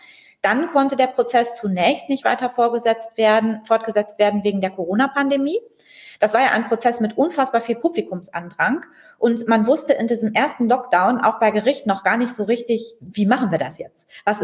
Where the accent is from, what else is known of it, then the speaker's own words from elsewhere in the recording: Dortmund, North Rhine-Westphalia, Germany; Ich bin ja hier in Dortmund aufgewachsen